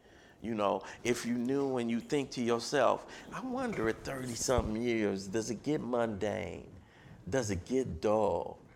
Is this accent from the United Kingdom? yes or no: no; Watts, California, United States; I'm from Watts, I'm from a tough town, but I'm not a tough guy.